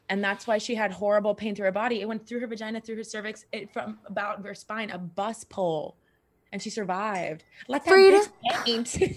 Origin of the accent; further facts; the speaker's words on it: Miami, Florida, United States; Baby, I grew up in Miami. We don't say that shit.